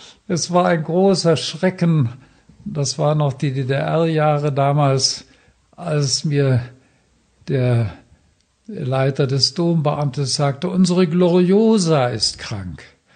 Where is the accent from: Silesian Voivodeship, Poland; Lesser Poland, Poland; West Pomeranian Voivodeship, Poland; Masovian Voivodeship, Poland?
Silesian Voivodeship, Poland; Meine Mutter, wir stammen aus Schlesien, die Mutter aus ganz einfachen Verhältnissen.